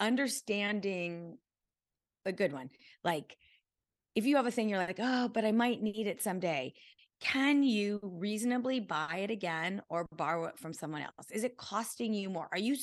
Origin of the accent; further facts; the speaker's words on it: California, United States; now in Los Angeles, United States; I'm from California and I grew up in Central California.